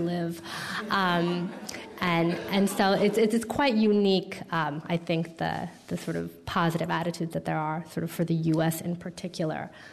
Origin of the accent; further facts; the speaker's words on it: United States; moved away; well, I grew up in America and now I'm here.